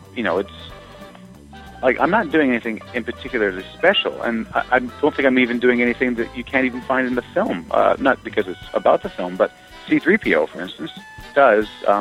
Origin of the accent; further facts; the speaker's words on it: British Columbia, Canada; also born or lived in Hawaii; I grew up in British Columbia, Canada, and lived half of my life for the first few years in Waikiki, sort of back and forth. So Hawaii and then British Columbia.